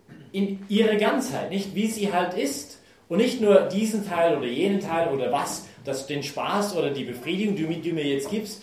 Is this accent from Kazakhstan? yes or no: no; Canada; German is a second language; meinen Versuch, deutsche Wörter zu zerlegen, als Kanadier, sorry für diese Versuche